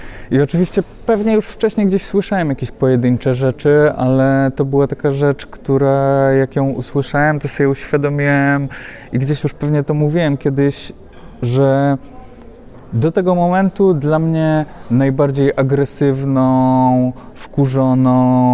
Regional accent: Warsaw, Masovian Voivodeship, Poland; wychowałem się na osiedlu, w którym Warszawa i Legia była wszędzie głośno chwalona

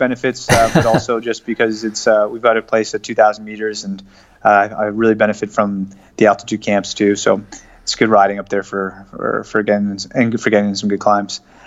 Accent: Canada; feeling that pride as a Canadian was so motivating.

